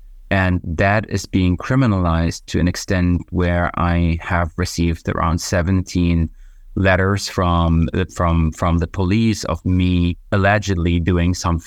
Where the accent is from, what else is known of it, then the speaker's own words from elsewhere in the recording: Germany; So growing up in Germany, that never really was an option so much to talk about Palestine without receiving negative or critical comments.